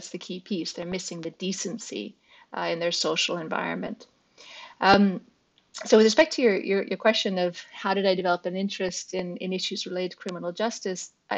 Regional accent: Canada; moved away as an adult; now in England; So I grew up in Canada and studied at McGill before coming over to England to study at Cambridge and Oxford, and then got a job and stayed, as Naomi said, for 20 years.

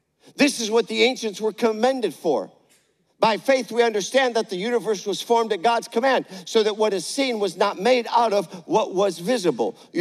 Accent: Michigan, United States; I grew up in Michigan, and so, you know, the lake would freeze over, the lakes where we live, and we go ice fishing.

